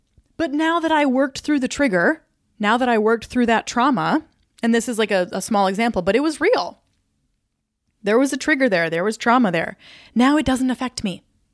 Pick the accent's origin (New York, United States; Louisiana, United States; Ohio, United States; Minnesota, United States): Minnesota, United States; Mankato; I would drive down to Mankato, my hometown, and like go out with my friends and whatever.